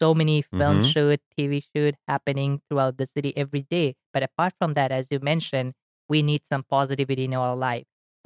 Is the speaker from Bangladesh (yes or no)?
yes; Bangladesh; English is a second language; now in New York City, United States; So basically, I am from Bangladesh. So I born and raised there, but since 2010, I'm here living with my family.